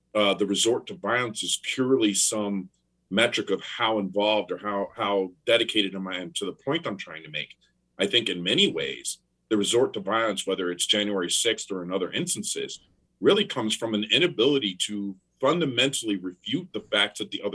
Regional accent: New York, United States; also born or lived in Massachusetts; now in Missouri, United States; I grew up in the Northeast in New York and Massachusetts area. Now I'm living in Missouri, and I can tell you it's fundamentally different.

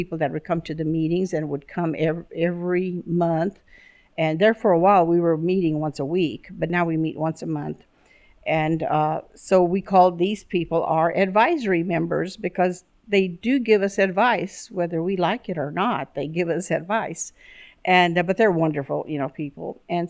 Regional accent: West, Texas, United States; Since we were living in West is my hometown, even though I didn't live here for 30 years, I started painting, and I wanted to paint the old buildings here.

